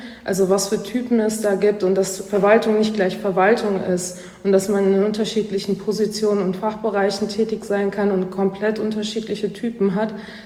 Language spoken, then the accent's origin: German; Wuppertal, North Rhine-Westphalia, Germany; also born or lived in Aachen / Seoul; Ich bin Stadttyp. Ich komme aus Wuppertal. Also ich bin in der Großstadt aufgewachsen, kann man ja bei der Zahl noch sagen. Und habe dann ja in Aachen gewohnt. Die größte Stadt, in der ich gelebt habe, war Seoul mit 8 Millionen